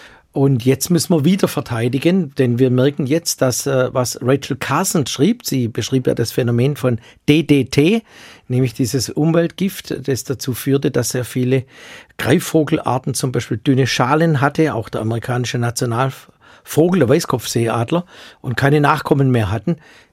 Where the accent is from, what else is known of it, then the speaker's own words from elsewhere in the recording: Baden-Württemberg, Germany; da sind auf dem Neckar in meiner Heimatregion auf den Schleusen 1-2 Meter hohe Schaumberge geschwommen